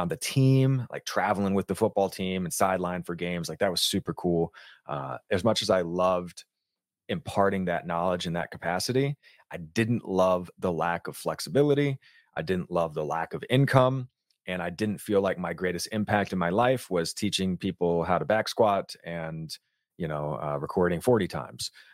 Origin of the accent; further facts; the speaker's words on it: Richmond, Virginia, United States; And so I did a powerlifting competition in my hometown of Richmond, Virginia, like 3 weeks before I graduated